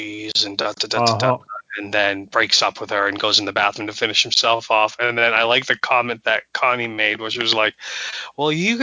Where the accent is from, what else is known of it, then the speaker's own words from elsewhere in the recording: Staten Island, New York, United States; I know, he's from Britain, but I'm from Staten Island.